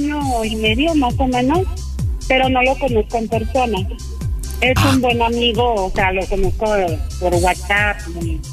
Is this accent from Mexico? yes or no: yes; Guadalajara, Jalisco, Mexico; now in State of Mexico, Mexico; Bueno, yo soy de Guadalajara.